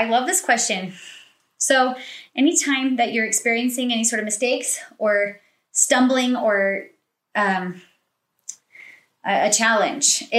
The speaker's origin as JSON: {"language": "English", "region": "Texas", "country": "United States", "tie": "born or raised there", "said": "I grew up in Texas, and there was this all-state competition where everyone in the state was assigned the exact same series of etudes."}